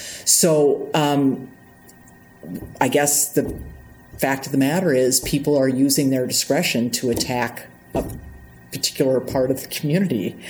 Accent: Wisconsin, United States; I grew up in Wisconsin. I grew up directly west of Milwaukee, and Milwaukee's always been known as one of the most segregated cities in the nation

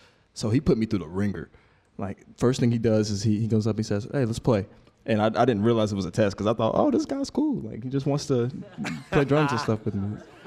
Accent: Cincinnati, Ohio, United States; And I'm actually from Cincinnati. I went to school at Georgetown.

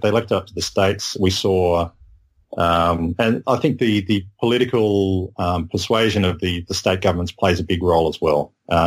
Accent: Australia; I'm not American. It's pretty obvious. I lived there for a short time. I have great affinity for our American friends, but I grew up in Australia.

